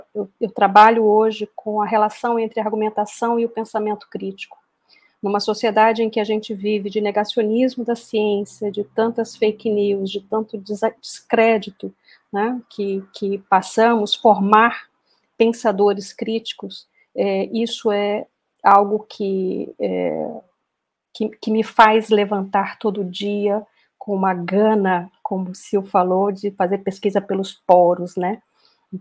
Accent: Belém, Pará, Brazil; Eu nasci na Amazônia, eu sou de Belém do Pará. Meu pai trabalhou muito tempo na selva amazônica, então eu passei boa parte da minha infância ali.

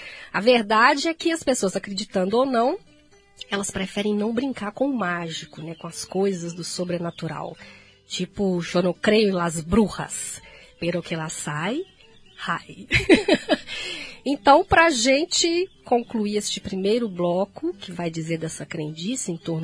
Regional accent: Santa Teresa, Brazil; Isso lá quando era criança pequena, lá em Santa Teresa, era perigoso.

